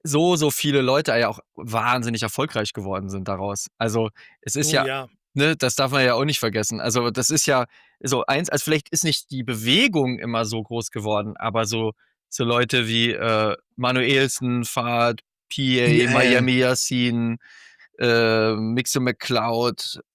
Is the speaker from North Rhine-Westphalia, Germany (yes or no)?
no; Schwerin, Mecklenburg-Vorpommern, Germany; also born or lived in Thuringia; ich bin ja aus dem Osten, also aus Schwerin und Thüringen